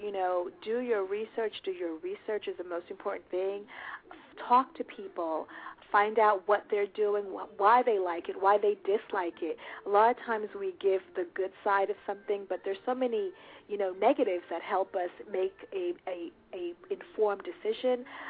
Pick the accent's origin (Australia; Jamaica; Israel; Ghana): Jamaica; Kingston; now in New York, United States; I'm actually from Kingston, Jamaica. That's where I was born. I live in New York, but I consider Philly my second home. I'm there constantly.